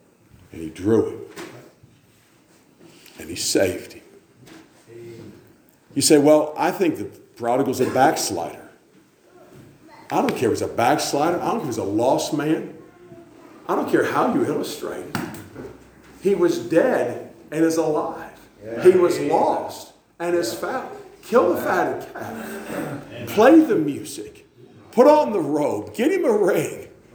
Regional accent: Appalachia, United States; I'm from Appalachia.

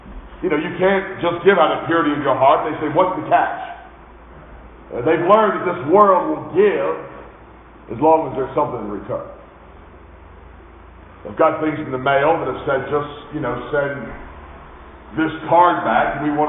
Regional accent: Kentucky, United States; born there; I was born in Kentucky.

